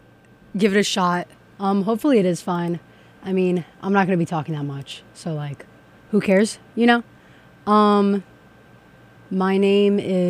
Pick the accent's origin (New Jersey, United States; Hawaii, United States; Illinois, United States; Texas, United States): New Jersey, United States; I'm flying home, I'm from Jersey.